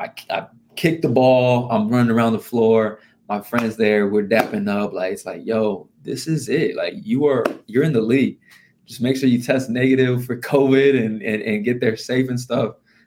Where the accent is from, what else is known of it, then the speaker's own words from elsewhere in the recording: Indiana, United States; I mean, against Indiana Pacers, I'm from Indiana. My family's at the game.